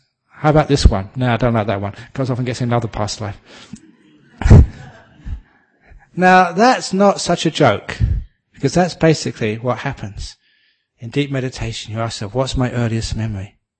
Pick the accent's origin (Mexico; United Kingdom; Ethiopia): United Kingdom; England; because I grew up in England